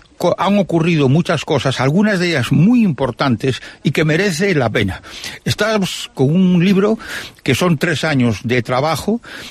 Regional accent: Galicia, Spain; los que somos gallegos, los que somos celtas

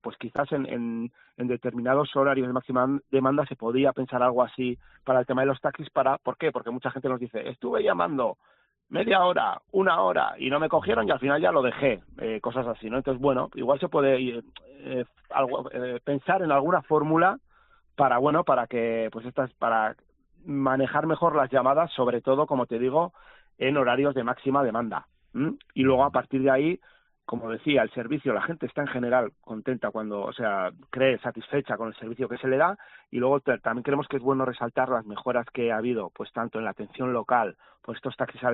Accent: Navarre, Spain; además en un sitio como Navarra, que tenemos muchas localidades de no mucha población

